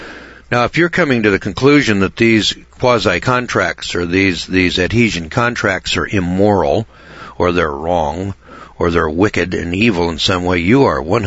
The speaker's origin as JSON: {"language": "English", "region": "Missouri", "country": "United States", "said": "See, I'm from the Midwest here in Missouri."}